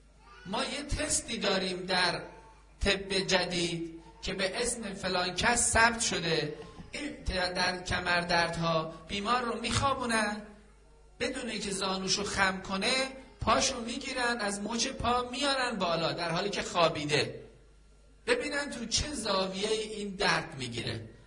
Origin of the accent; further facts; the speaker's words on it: Iran; به عنوان یک مسلمان و به عنوان یک ایرانی